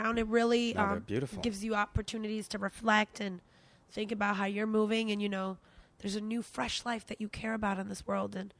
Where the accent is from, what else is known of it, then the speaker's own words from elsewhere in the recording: New York City, New York, United States; I mean, I was raised in New York City.